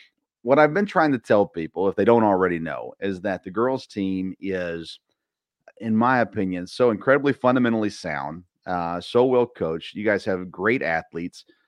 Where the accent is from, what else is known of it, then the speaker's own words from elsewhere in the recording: Tennessee, United States; Now, I grew up in Tennessee.